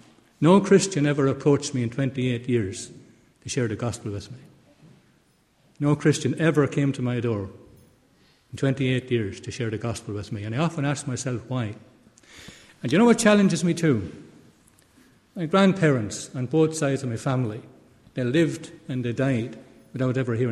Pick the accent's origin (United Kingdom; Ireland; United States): Ireland; Munster; accent: Tipperary; if you can't understand my Tipperary brogue, my Tipperary accent, it's a pity, because it's a real heavenly language